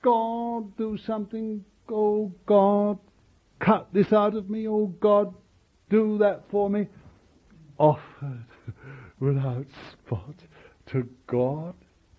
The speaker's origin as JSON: {"language": "English", "region": "London", "country": "United Kingdom", "said": "I'm a Londoner."}